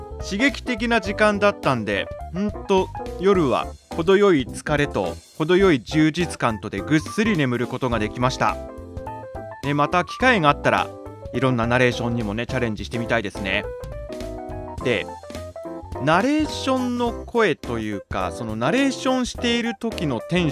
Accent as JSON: {"language": "Japanese", "region": "Niigata", "country": "Japan", "accent": "Niigata", "said": "どうやら新潟弁というか新潟アクセントがすっかり体に染みついてしまっているようです。"}